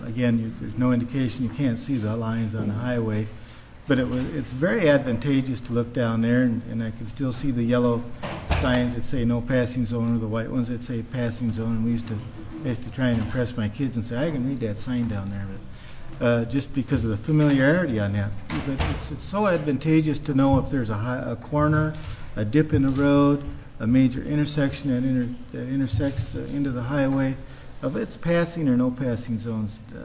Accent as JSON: {"language": "English", "region": "Wisconsin", "country": "United States", "tie": "born or raised there", "said": "And I grew up in Wisconsin where, this is a real safety issue to me."}